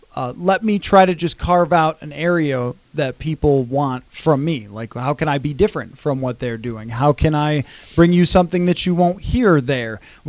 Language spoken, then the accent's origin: English; Buffalo, New York, United States; Because I'm from Buffalo and we're more straightforward.